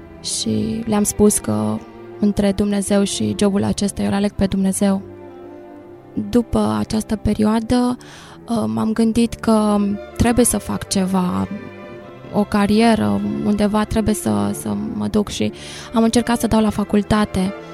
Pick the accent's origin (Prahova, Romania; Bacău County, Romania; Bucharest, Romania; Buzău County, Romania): Bucharest, Romania; born there; m-am născut în București, într-o familie cu 9 copii. Am frecventat biserica din oraș, încă de mică, împreună cu părinții.